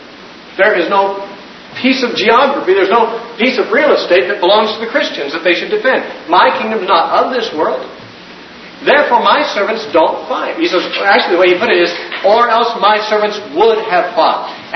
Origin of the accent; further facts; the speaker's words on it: United States; I'm thankful that I'm an American.